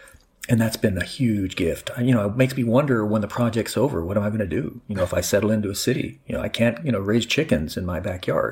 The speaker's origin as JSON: {"language": "English", "country": "Mexico", "tie": "born or raised there", "said": "because I grew up in Mexico, so I like spice."}